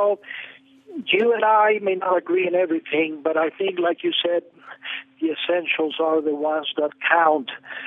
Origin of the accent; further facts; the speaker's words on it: Mexico; English is a second language; And, you know, we were both born in a different country. I came from Mexico.